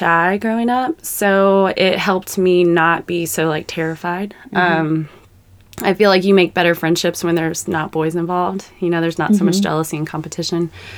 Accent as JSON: {"language": "English", "town": "Jeffersonville", "region": "Indiana", "country": "United States", "lives_now": "Louisville, United States", "said": "Well, Jeffersonville, Indiana, but basically, yeah. I went to school in Louisville. I went to Presentation all girls school, so I have a lot of Louisville friends, and then I've pretty much lived here, I mean, most of my life, yeah."}